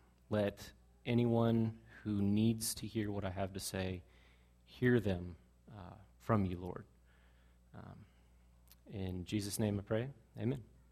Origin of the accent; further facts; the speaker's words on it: California, United States; born there; also born or lived in Japan; You know, I was born in California. I've been as far around the world as a Japan. Lived there for a while.